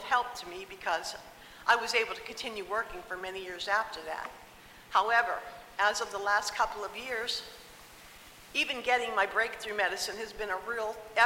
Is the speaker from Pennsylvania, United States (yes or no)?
no; Clermont, Florida, United States; I'm from Claremont, Florida